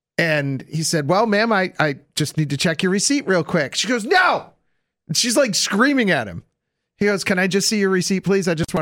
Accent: Henrietta, United States; I grew up in Henrietta

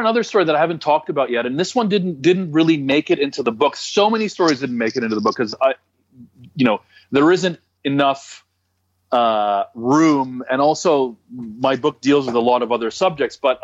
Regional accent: Toronto, Ontario, Canada; I'm from Toronto. It's like 10 times the distance for me to go there.

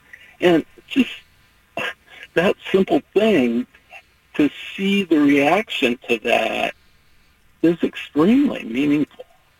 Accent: Portland, Oregon, United States; I grew up here in Portland, and Portland's treated me well.

